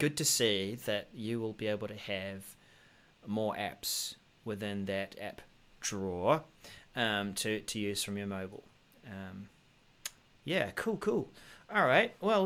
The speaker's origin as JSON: {"language": "English", "country": "New Zealand", "said": "I'm just being a New Zealander."}